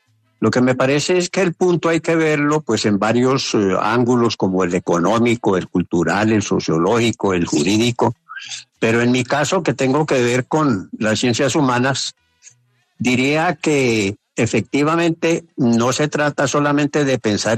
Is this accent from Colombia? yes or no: yes; Colombia; el deber nuestro como ciudadanos colombianos por ahora es tratar de buscar sosiego